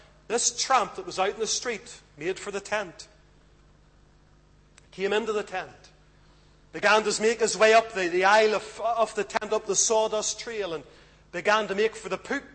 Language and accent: English; Lisburn, Northern Ireland, United Kingdom; When I was growing up in Lisburn, there was a town or a church just outside of the town, out in the country a little bit.